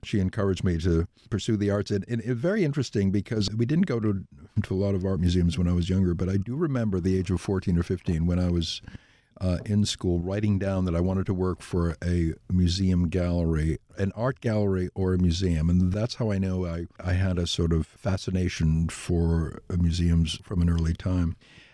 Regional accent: Massachusetts, United States; I'm from Massachusetts. And, you know, it's interesting. I had a life outside of Massachusetts, as you've indicated, but my father was in the shoe business up near Haverhill, Massachusetts.

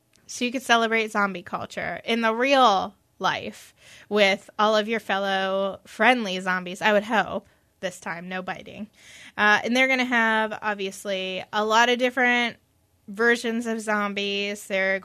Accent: Erie, Pennsylvania, United States; I'm from Erie, and I walked barefoot in 2 feet of snow back and forth

